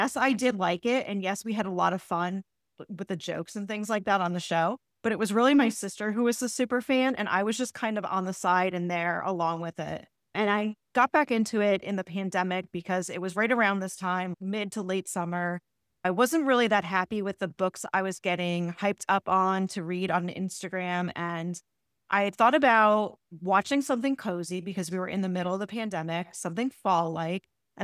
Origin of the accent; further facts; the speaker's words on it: Scranton, Pennsylvania, United States; I'm from Scranton actually, so I'm a huge.